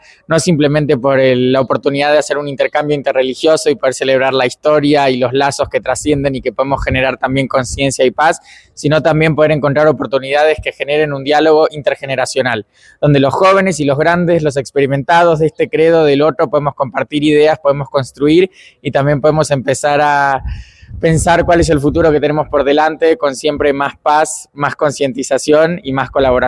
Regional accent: Buenos Aires, Argentina; soy de Buenos Aires, Argentina, presidente de la Asociación de Estudiantes Universitarios Judíos de Argentina

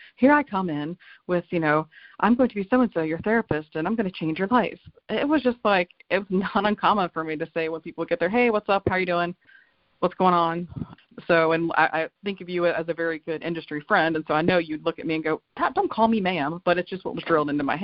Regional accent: Lynchburg, Virginia, United States; You know, growing up in Lynchburg, Virginia, I did not experience a ton of diversity

